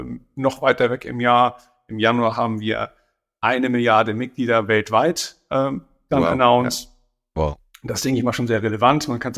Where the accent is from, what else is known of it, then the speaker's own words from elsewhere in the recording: Northern Germany, Germany; Ich bin ein Norddeutscher, insofern ist auch die lokale Nähe da sehr, sehr groß.